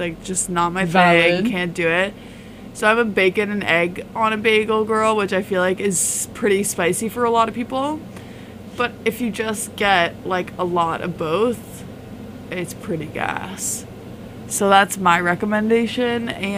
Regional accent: New York, United States; Well, I'm a New Yorker.

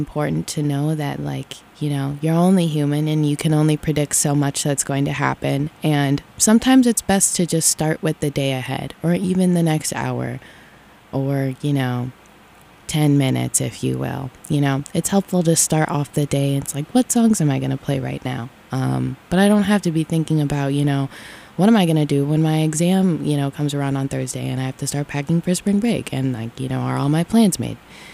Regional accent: Ohio, United States; I'm from Ohio, actually, so I think, you know, I took one of those, regional, or like it was like this test and then it told you like what region your dialect is from or whatever

